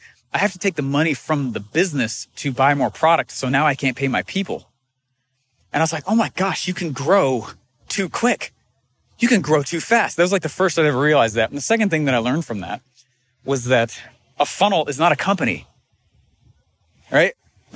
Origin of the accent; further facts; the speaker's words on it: Denver, Colorado, United States; And I grew up in Denver, but it's not like Boise, Idaho is an easy place to fly into.